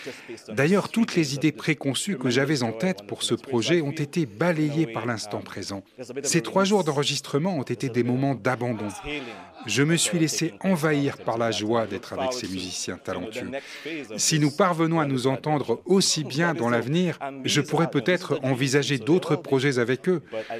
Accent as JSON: {"language": "French", "country": "St. Lucia", "said": "je suis fier d'être originaire de Sainte-Lucie"}